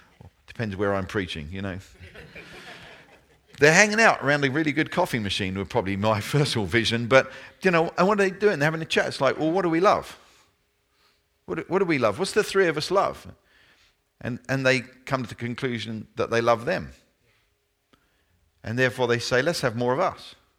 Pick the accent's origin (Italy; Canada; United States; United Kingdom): United Kingdom; I mean, I come from the United Kingdom, and that of itself has some connotations and has some history